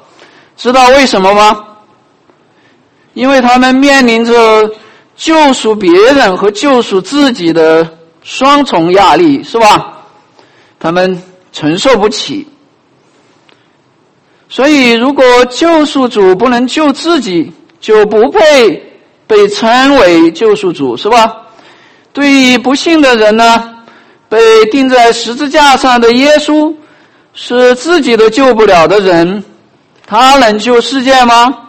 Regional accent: Sichuan, China; 那我是个四川人，在四川的时候，我会接触到一些广安人，

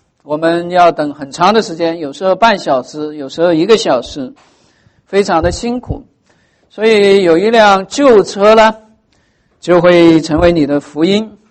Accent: China; now in United States; 我们从中国来到美国，

